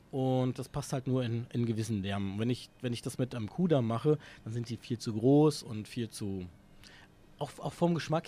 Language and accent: German; Berlin, Germany; wir sind aus Deutschland. Also ich komme aus Berlin